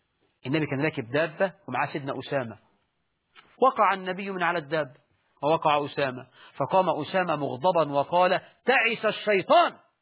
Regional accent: Egypt; فأمثالنا احنا كمصريين يقولوا

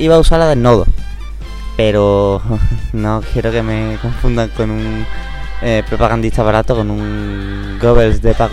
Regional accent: Andalusia, Spain; no concretamente de Andalucía, de mi tierra, sino de nuestros vecinos los extremeños

